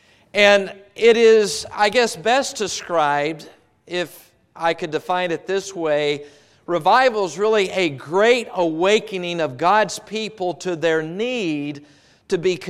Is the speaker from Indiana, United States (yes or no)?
no; Dallas, Texas, United States; Growing up in Dallas, Texas, one thing I grew up with was Jack in the Box.